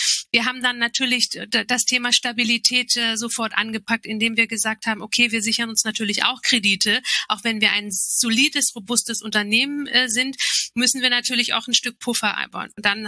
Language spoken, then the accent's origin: German; Turkey; als Türkin